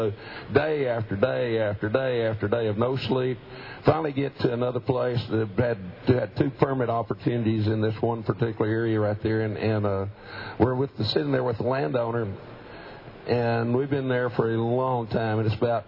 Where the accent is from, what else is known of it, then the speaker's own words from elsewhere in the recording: Texas, United States; I grew up in Colorado County, south of here, and very few deer. Didn't have any gun to shoot other than my granddad's single-shot shotgun.